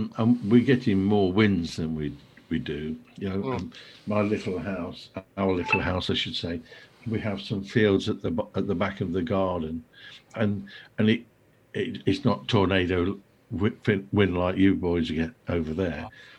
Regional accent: Leicester, East Midlands, United Kingdom; born there; I was born in Leicester, but my mum came from Nottingham, you know, from Robin Hood land

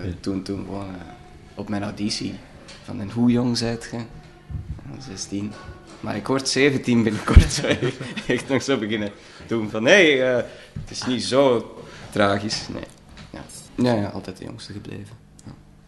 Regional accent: Duffel, Antwerp, Belgium; Duffel. Dus dat is een beetje onder Antwerpen, niet zo ver daar vandaan. Naar provincie Antwerpen.

